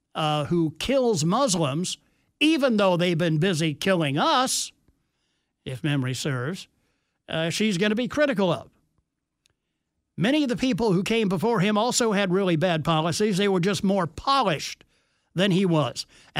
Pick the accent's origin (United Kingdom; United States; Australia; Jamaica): United States; Arlington, Virginia; it was on the internet in my hometown of Arlington, Virginia.